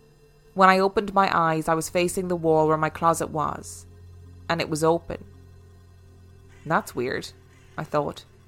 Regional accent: Nottingham, East Midlands, United Kingdom; I've looked into the history of the area. I'm from Nottingham

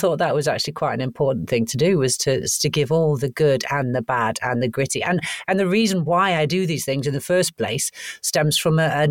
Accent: Wales, United Kingdom; also born or lived in Canada; I was born in Canada and raised in Wales, and I grew up in a sort of a farming community, quite a rural area. Great place to grow up as a kid.

